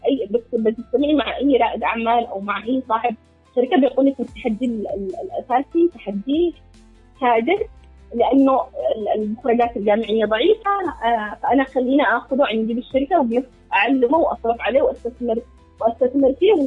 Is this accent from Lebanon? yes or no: no; Yemen; لأنه بالنهاية هو بيجلس عندنا في اليمن بينتهي الموضوع